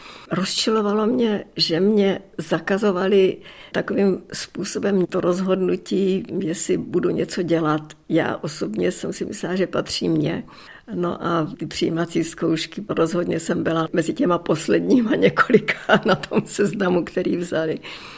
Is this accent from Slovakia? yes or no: no; Moravia, Czechia; kdy jsme se přestěhovali do Prahy a kdy já jsem mluvila moravsky, já jsem z Moravy